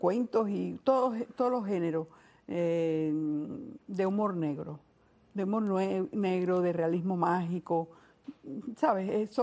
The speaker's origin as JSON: {"language": "Spanish", "country": "Cuba", "moved": "yes", "lives_now": "United States", "said": "Vía México, porque yo me fui de Cuba en el año 80 por Costa Rica. Sí. Y me demoré allí 9 meses en entrar a los Estados Unidos."}